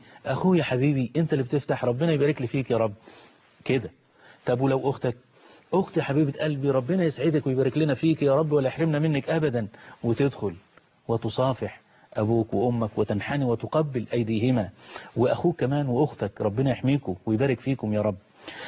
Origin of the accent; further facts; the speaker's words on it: Egypt; بلدنا مصر